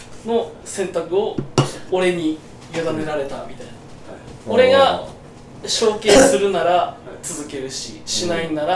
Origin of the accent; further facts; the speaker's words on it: Yamagata, Japan; で父親が定年退職をするタイミングで今山形に帰ろうかと